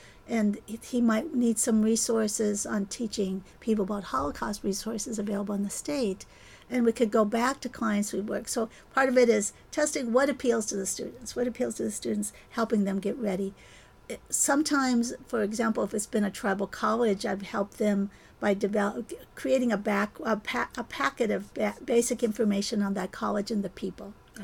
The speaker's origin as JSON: {"language": "English", "region": "Minnesota", "country": "United States", "said": "I'm Anishinaabe, I'm Ojibwe Indian, I'm enrolled on the White Earth Reservation, I'm a member of the Minnesota Chippewa tribe."}